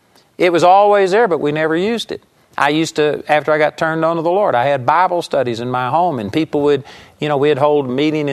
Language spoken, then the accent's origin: English; Arlington, Texas, United States; in our house that I grew up in Arlington, Texas